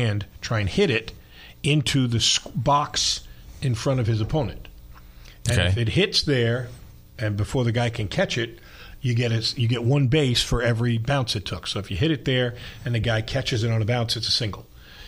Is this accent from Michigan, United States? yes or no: no; Seaford, New York, United States; I grew up in Seaford, and Seaford was had just been developed as a town. The school was built on an old potato and duck farm.